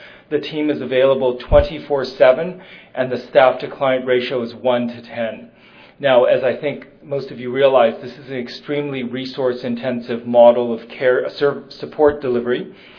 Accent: United States; now in Canada; as an American who's lived in Canada now for many years

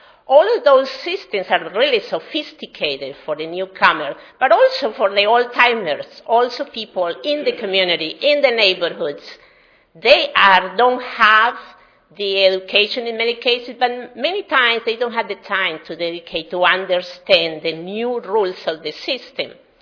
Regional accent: Colombia; Like myself, I came from Colombia in South America. We come and adjust to the new place, but at the same time, we have to learn the systems.

